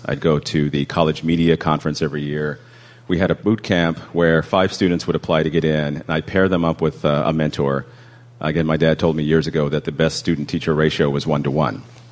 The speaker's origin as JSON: {"language": "English", "region": "Oklahoma", "country": "United States", "said": "And I'm from Oklahoma. I got rid of it though."}